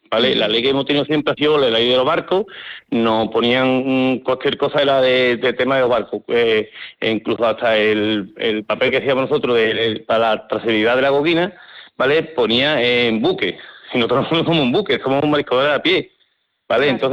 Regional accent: Pilas, Andalusia, Spain; Nosotros somos, por ejemplo, de Pilas, ¿vale? Yo soy de Pilas.

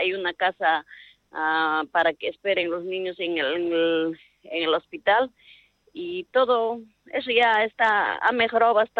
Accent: Abancay, Apurímac, Peru; Yo vengo de Abancay, Apurímac, Perú

